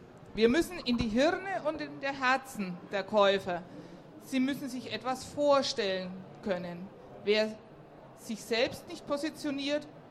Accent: Bamberg, Bavaria, Germany; Ja, ich komme selber aus Bamberg auch. Da habe ich mal gewohnt, ja.

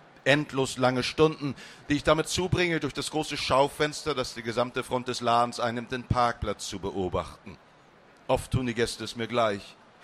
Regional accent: Langenhagen, Lower Saxony, Germany; ich komme aus Langenhagen, da ist nicht sonderlich viel passiert.

